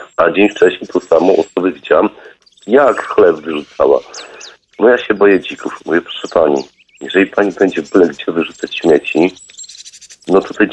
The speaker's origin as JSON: {"language": "Polish", "town": "Lublin", "region": "Lublin Voivodeship", "country": "Poland", "said": "ja z Lublina jestem"}